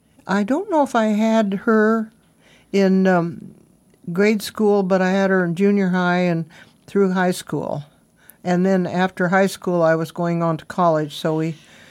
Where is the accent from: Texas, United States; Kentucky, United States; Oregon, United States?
Oregon, United States; Salem; born there; but in Salem, Oregon, I was born in the Deaconess Hospital in 1930. I'm 87 years old